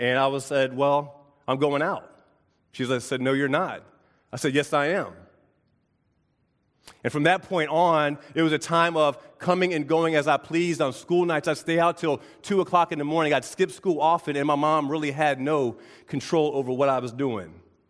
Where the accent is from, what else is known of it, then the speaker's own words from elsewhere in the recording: Virginia Beach, Virginia, United States; I grew up in Virginia Beach, Virginia, in a single-parent home.